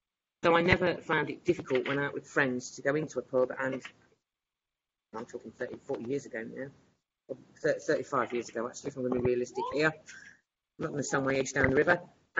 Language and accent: English; North West England, United Kingdom; born there; I wasn't born in Leicester, I was born in Lancashire. And I liked it in Lancashire. I loved it there.